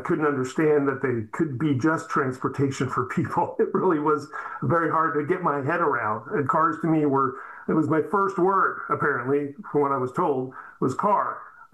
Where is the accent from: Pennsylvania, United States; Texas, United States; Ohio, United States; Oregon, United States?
Pennsylvania, United States; Pottstown; my one friend from growing up in Pottstown